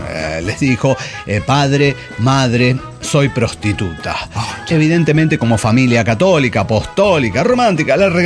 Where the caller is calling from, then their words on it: Mexico City, Mexico; de Ciudad de México.